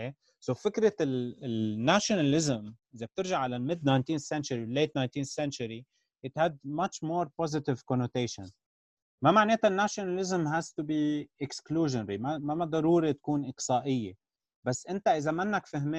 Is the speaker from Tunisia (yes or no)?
no; Lebanon; بس بداية نكون كلنا متفقين إنه نحن كلنا لبناني وهذا بلدنا.